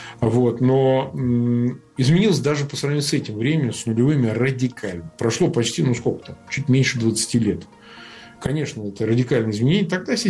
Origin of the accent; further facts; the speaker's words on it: Samara, Samara Oblast, Russia; я действительно вырос в Самаре, я вырос в татарской среде.